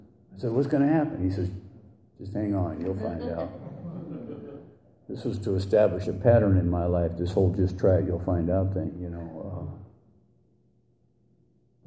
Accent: Van Nuys, California, United States; I'm growing up in Van Nuys, California.

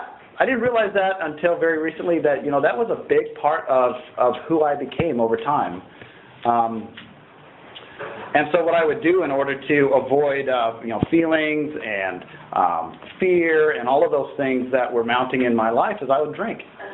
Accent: Pasadena, California, United States; born there; So let's see, I was born in Pasadena, California.

